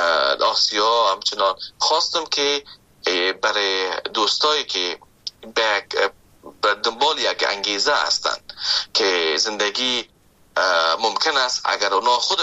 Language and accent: Persian; Afghanistan; now in Canada; ما به عنوان یک محصل وقتی که آمدم از افغانستان، شما فکر کنید که من از افغانستان به کانادا آمدم که ده ها یا هزارها کیلومتر فاصله است